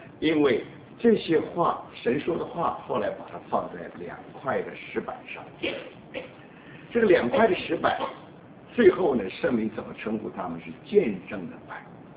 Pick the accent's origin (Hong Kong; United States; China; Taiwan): United States; 但是不要忘记，这些人把我们美国人通通代表错了